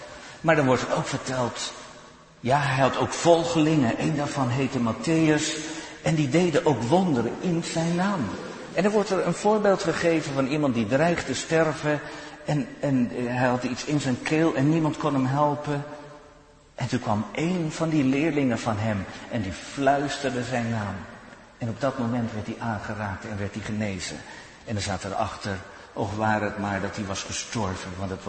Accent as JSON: {"language": "Dutch", "town": "Haarlem", "region": "North Holland", "country": "Netherlands", "said": "We komen uit de stad van Corrie ten Boom, waar we ook wonen, Haarlem."}